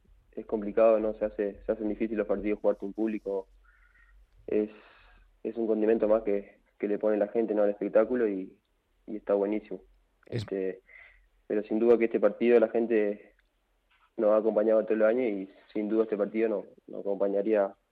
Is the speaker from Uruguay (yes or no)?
yes; Salto, Uruguay; born there; Sí, nací en Salto, a 7 kilómetros del centro, digamos, Salto.